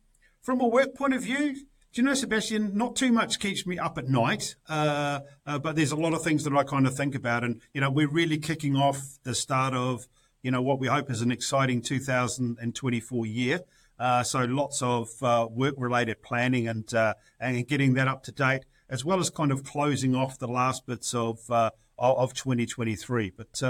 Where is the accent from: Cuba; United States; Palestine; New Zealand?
New Zealand; I'm from New Zealand originally